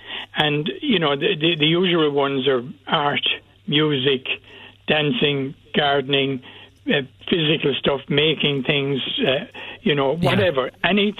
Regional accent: Cork, Munster, Ireland; I grew up in Cork, and it was a gossipy society

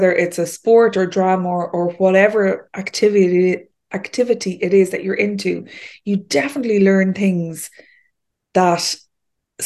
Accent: Leixlip, Kildare, Ireland; So I grew up in County Kildare, in Leixlip, which, as you know, is landlocked. It's not exactly on the coast. It's not by the sea.

